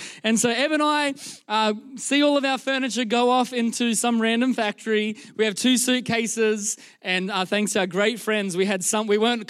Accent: Queensland, Australia; now in Melbourne, Australia; we are originally from Queensland, our other location. And we moved to Melbourne in 2019 to plant C3 Powerhouse Melbourne East.

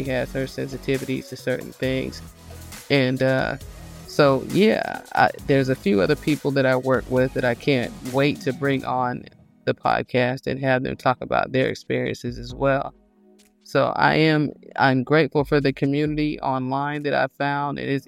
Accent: the South, United States; Now, I grew up in the South, and I went to high school in a predominantly white area, grew up always either in the military, on military basis, until I was in the fifth grade.

